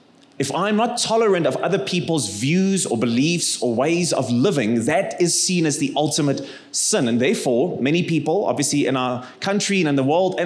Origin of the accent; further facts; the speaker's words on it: Free State, South Africa; I'm not going to get stuck on the blue balls because I come from the Free State, so we are just going to move along smoothly.